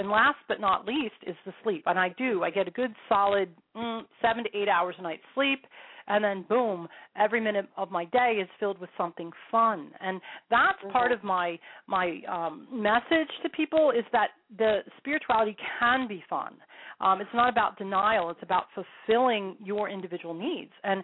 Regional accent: Bucks County, Pennsylvania, United States; you know what we did growing up in Bucks County.

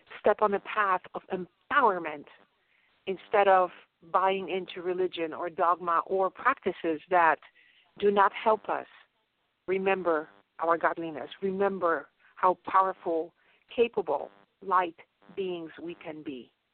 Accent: Poland; English is a second language; now in United States; even Poland is mentioned, which is my home country.

